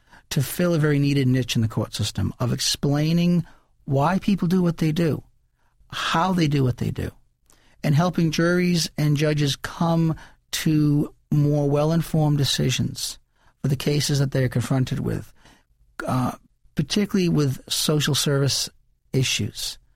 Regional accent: Salem, Massachusetts, United States; born there; also born or lived in Rhode Island / Florida / Pennsylvania; I was born in Salem, Massachusetts. Mm-hmm. I lived in Massachusetts for a while and then kind of moved between Rhode Island and Massachusetts for a number of years.

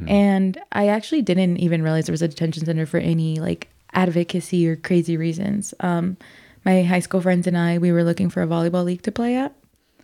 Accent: Aurora, Colorado, United States; also born or lived in Jamaica; I grew up on Colfax and Moline. So I grew up in Aurora, right, on Colfax. And we lived on Colfax in Jamaica when we first arrived.

